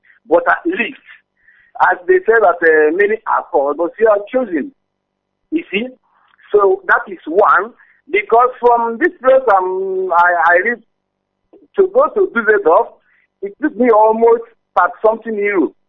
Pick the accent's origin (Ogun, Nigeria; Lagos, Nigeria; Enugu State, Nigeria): Enugu State, Nigeria; I grew up in the village. I'm from Enugu State. I'm up to 20 before I'm going to get my way to Port Harcourt.